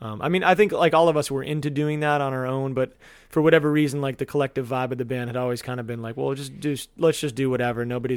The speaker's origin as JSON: {"language": "English", "town": "Andover", "region": "Massachusetts", "country": "United States", "tie": "born or raised there", "said": "I grew up outside of Boston. Oh, yeah? In a town called Andover"}